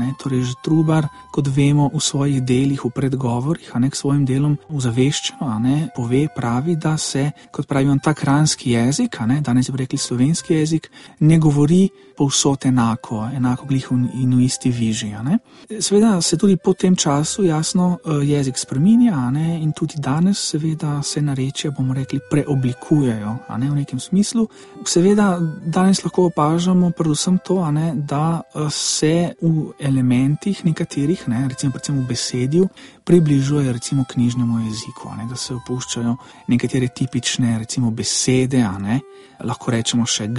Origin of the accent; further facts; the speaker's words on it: Gorica, Gorizia Statistical Region, Slovenia; accent: Karst dialect; first language Karst dialect; jaz sem iz okolice Gorice, kar pomeni, da je moj materni jezik kraško narečje in v svojem okolju seveda upravljam kraško narečje. Skratka, identiteto, da sem torej goričan, mi daja moj prvi materni jezik.